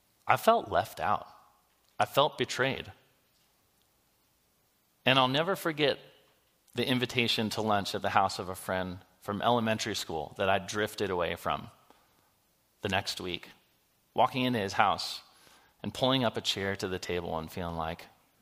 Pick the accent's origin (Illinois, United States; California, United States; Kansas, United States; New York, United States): California, United States; I am not from Jerusalem. I'm from California.